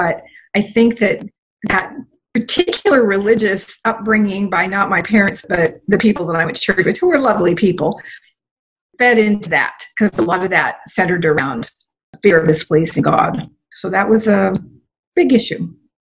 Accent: Beaverton, Oregon, United States; I didn't actually grow up in Portland. I was born here, but I was raised in Beaverton in a GI Bill house out on originally a gravel street in Beaverton when Beaverton was tiny, like 3,000 people.

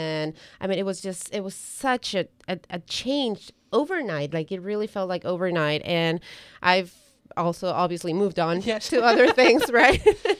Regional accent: Ecuador; I'm from Ecuador

